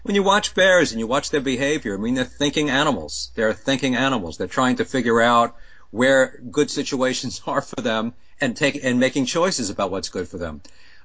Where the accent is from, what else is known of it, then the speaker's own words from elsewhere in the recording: New York, United States; I mean, I grew up fishing in New York, and as a kid, I mean, catching a fish was important to me.